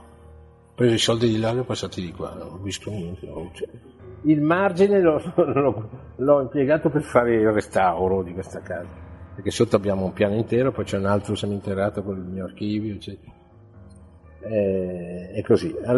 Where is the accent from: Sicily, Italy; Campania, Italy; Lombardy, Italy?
Lombardy, Italy; Milan; born there; io sono nato a Milano